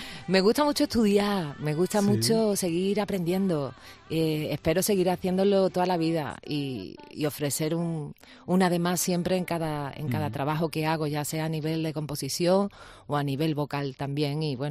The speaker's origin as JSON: {"language": "Spanish", "town": "Cádiz", "region": "Andalusia", "country": "Spain", "tie": "born or raised there", "said": "En Cádiz, bueno, aparte de que es mi tierra y que cada vez que voy es como respirar aire fresco y además nostalgia y volver a tus raíces, ¿no?"}